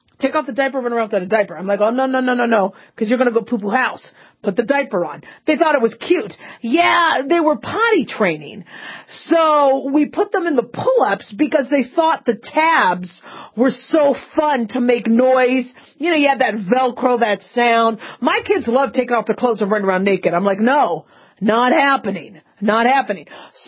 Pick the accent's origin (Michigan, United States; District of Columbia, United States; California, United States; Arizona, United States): Arizona, United States; Phoenix; Chandler, if I remember, because I grew up in Phoenix, I think Chandler is to the south.